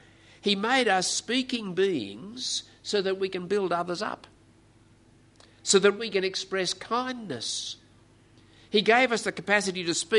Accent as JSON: {"language": "English", "country": "Australia", "said": "It's part of being Australian to learn how to put people down. I don't know whether it's part of being New Zealander, but it's certainly part of being an Australian."}